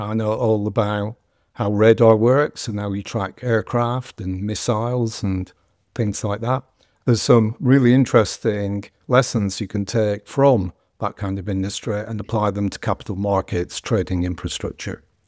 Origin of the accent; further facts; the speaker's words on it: Accrington, North West England, United Kingdom; accent: Northern English; I'm, as you can tell from the Northern English accent, I'm originally from Accrington, Lancashire. For those of you who don't know England very well, that's just above Manchester in the north of the country.